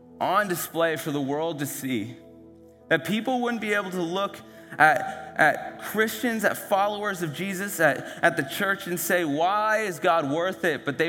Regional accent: Moncton, New Brunswick, Canada; I grew up in Moncton. I'm from Canada. I'm from the Maritimes. That's a culture that I grew up in. That's the identity that I have.

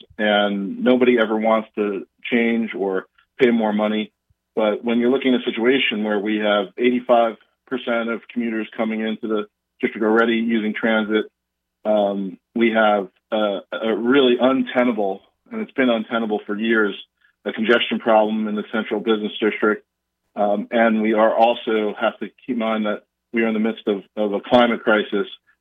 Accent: Brooklyn, New York, United States; You know, I grew up in Brooklyn. You know, both my parents were longtime commuters on the L train, you know, into Manhattan.

